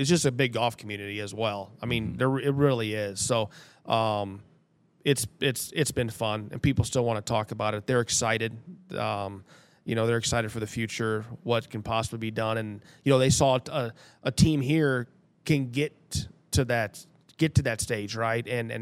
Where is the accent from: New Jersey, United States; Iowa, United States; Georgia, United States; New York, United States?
Iowa, United States; guys, I'm not from here. I'm from Iowa, okay?